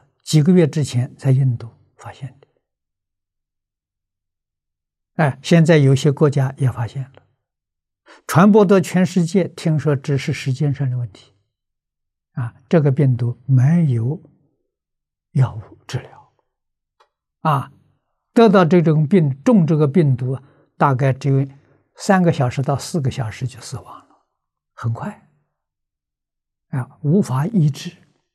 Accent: China; 我们中国人常讲五毒。

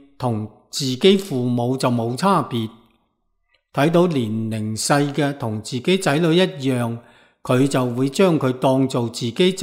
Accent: China; 喺我哋中国人称嗰种人为圣贤

